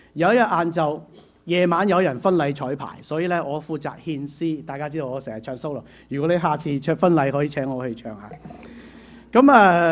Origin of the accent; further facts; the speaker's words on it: China; now in Canada; 我係中國人，你就我中國話嚇